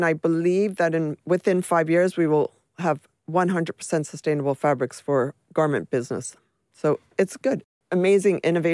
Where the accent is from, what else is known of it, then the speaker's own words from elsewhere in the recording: United States; now in London, United Kingdom; And I remember being American living in London